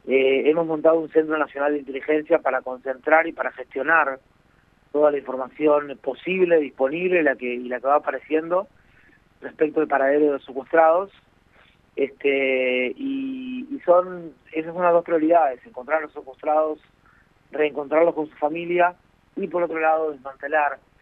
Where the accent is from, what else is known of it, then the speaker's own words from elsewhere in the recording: Uruguay; born there; Yo nací en Uruguay.